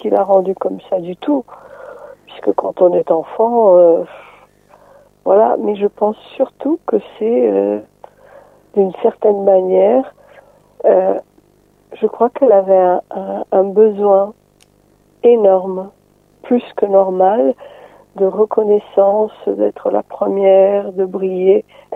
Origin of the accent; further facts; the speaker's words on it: Portugal; French is a second language; Et là, j'ai raconté quelque chose que j'ai vécu quand j'étais enfant au Portugal avec un libraire.